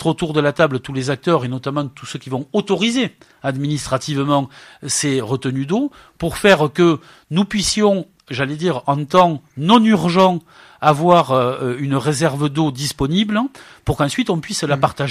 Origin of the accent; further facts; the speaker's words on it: Carcassonne, Occitanie, France; Je suis né dans l'Aude, j'ai grandi à Carcassonne et dans la Montagne Noire